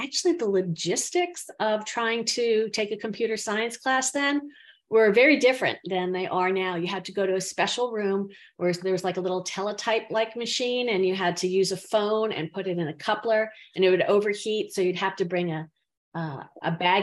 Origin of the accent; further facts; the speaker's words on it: Long Island, New York, United States; also born or lived in Bronx; So I was born in the Bronx and grew up on Long Island. Went to public schools there.